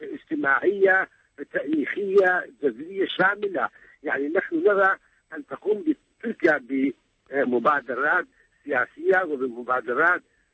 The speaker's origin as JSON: {"language": "Arabic", "country": "Iraq", "said": "وإننا كعراقيين وكجزء من العراق بينا هذا الموقف"}